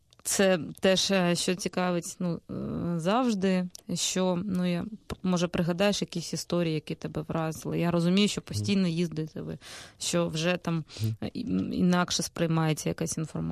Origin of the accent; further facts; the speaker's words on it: Crimea, Ukraine; Ну, як кримчанка, не можу не спитати у тебе, як ви працюєте у Криму